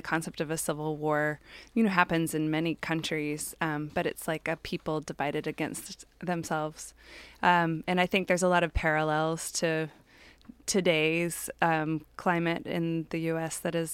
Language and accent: English; Chicago, Illinois, United States; I grew up in Chicago.